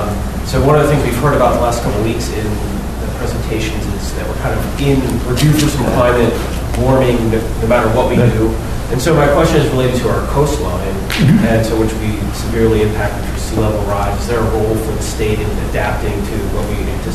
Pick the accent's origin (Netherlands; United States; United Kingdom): United States; North Adams, Massachusetts; from North Adams.